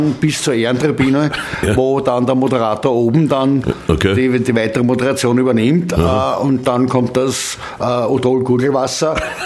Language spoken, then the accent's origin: German; Austria; aber bei uns in Österreich ist der Rosenmontag, kommt ja nicht so gut